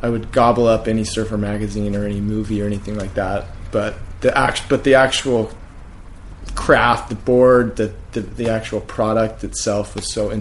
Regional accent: Orange, California, United States; So I grew up in Orange, city of Orange, which is like 30 minutes from the beach.

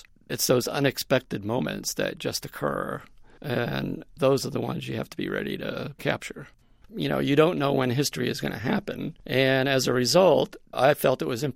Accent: Massachusetts, United States; I think the influence that I had growing up in Massachusetts came from my parents.

